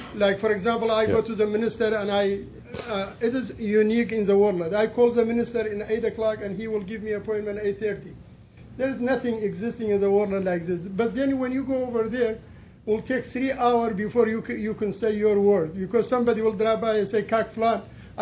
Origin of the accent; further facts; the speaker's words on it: Kurdistan Region, Iraq; English is a second language; moved away as an adult; now in Colorado, United States; I am coming from Colorado. I just want to give you some information. I just come back from northern Iraq, Kurdish region, March 6th. I stayed over there 6 weeks. My origin is a Kurd from northern Iraq.